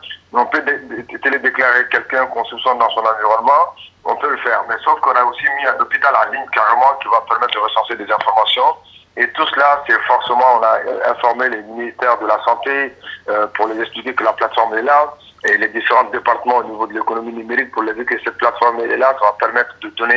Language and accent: French; Mali; ça va être difficile même de confiner les gens chez nous au Mali